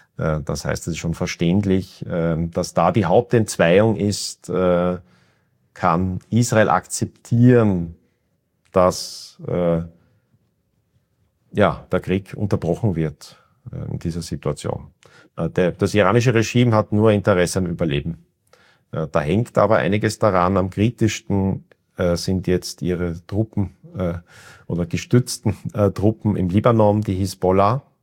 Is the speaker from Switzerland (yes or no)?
no; Austria; ich bin natürlich Österreicher, unter Staatsbürgerschaft bin ich aus Sicht der iranischen Behörden immer Iraner.